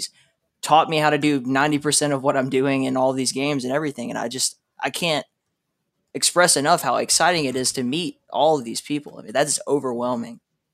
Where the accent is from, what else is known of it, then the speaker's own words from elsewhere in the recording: the South, United States; I grew up in the South and wrestling has always been a big thing there